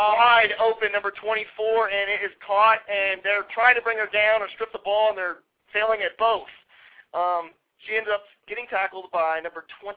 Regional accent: Canada; You know, we're from Canada, and we're representing our country

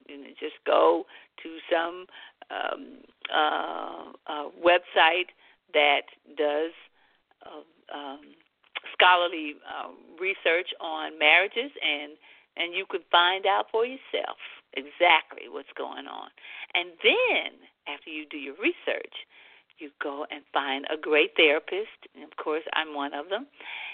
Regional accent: the South, United States; I am an African American, if you couldn't tell that already, and you probably could tell I'm from the South.

